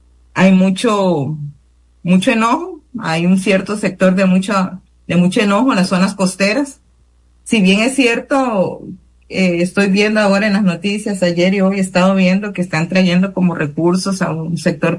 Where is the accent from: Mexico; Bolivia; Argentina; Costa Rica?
Costa Rica; Nicoya, Guanacaste; al menos en mi territorio, soy de Nicoya, ¿verdad?